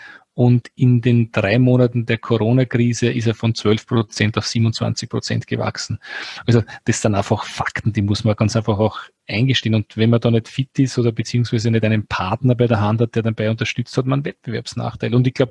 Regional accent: Austria; Das ist bei uns in Österreich eine Region

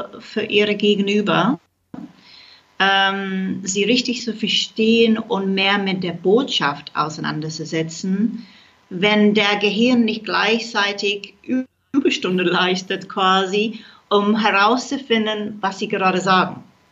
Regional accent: United Kingdom; German is a second language; das ist für mich als Britin irgendwie schwierig.

